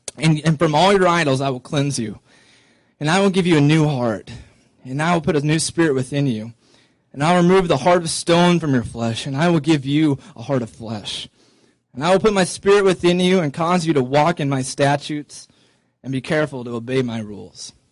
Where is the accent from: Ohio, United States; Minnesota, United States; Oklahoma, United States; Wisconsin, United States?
Oklahoma, United States; For me, I grew up in Oklahoma. I grew up in a church that was itty-itty-bitty.